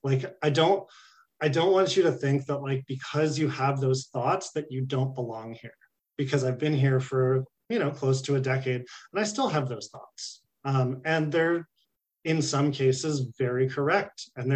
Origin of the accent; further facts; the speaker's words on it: California, United States; I'm from California. I've never seen that shit.